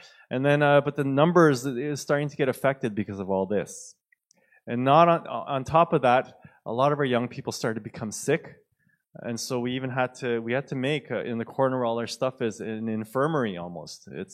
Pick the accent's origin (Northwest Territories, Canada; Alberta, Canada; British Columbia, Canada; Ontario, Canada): Ontario, Canada; Toronto; We are just simply … right? So that's what we use. We owned it. Hi, we're